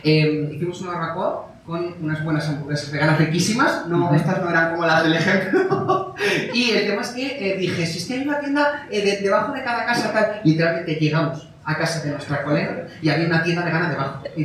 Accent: Madrid, Community of Madrid, Spain; yo soy de Madrid

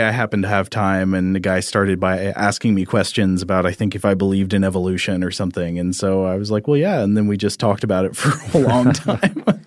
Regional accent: Tennessee, United States; I remember growing up in Tennessee, there were people who like belonged to churches that said, you know, you can't drink alcohol, but they didn't know that.

